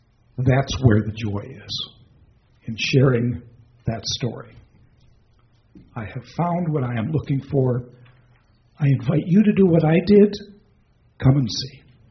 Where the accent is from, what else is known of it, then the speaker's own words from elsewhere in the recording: Akron, Ohio, United States; I grew up in Akron, Ohio, where there was the lovely aroma of rubber mills in the air every day.